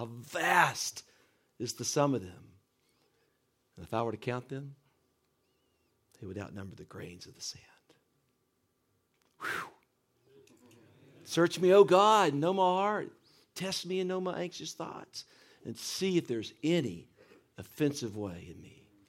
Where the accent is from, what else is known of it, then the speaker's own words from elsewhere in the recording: Canova, West Virginia, United States; I grew up in Canova, West Virginia. Nobody's ever heard of it. Outside of Huntington, West Virginia